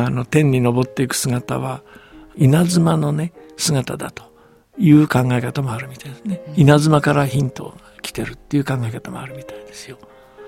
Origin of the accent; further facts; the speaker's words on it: Beijing, China; 例えば僕は北京で育ったんですけども